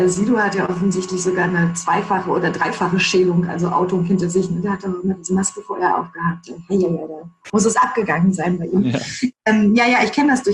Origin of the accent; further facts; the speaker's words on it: Berlin, Germany; Tatsächlich komme ich ja nun auch aus Berlin und ich kann auch durchaus Berliner, ne?